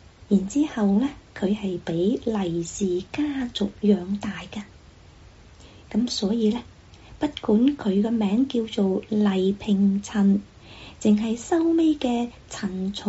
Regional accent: Guangdong, China; 我哋广东人讲嘅叫做契子仔

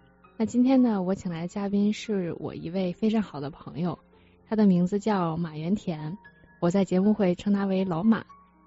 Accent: Beijing, China; 因为我是来自北京的，我就不会说这玩意儿咋整啊，这啥玩意儿啊

